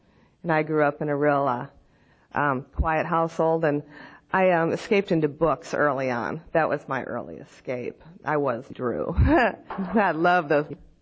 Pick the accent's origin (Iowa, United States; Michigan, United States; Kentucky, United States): Iowa, United States; Decorah; I was born and raised in Decorah, Iowa, which is in the northeastern corner of the state, real close to the Minnesota border. So I'm used to a lot of snow.